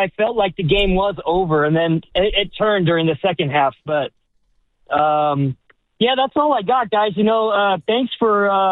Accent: Alameda, California, United States; I was born in '79 in Alameda amongst a whole lot of Raider fans.

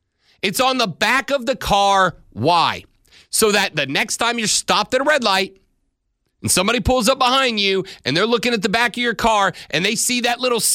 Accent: Shalimar, Florida, United States; I grew up in Shalimar, Florida, about a mile shy of the runway that the largest Air Force base in the United States, Eglin Air Force Base, flies sorties off of all day, every day.

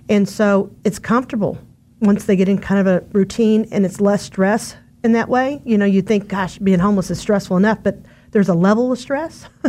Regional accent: Oklahoma, United States; now in Kansas, United States; So I'm originally from Oklahoma, and I'm clergy. I met my husband in grad school, and he brought me back to Kansas.

